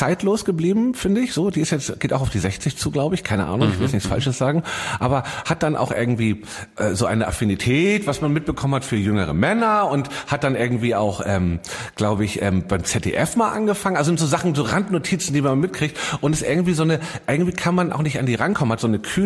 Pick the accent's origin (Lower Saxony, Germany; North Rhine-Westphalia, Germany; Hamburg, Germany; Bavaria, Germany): Hamburg, Germany; Ich rede manchmal schlecht über Hamburg, weil es meine Heimat nicht so liebe und man diese Veränderungen mich stören.